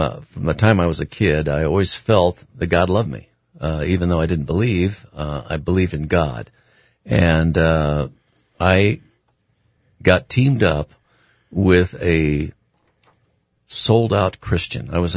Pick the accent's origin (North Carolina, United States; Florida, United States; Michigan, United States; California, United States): California, United States; I moved back just to California, my home state.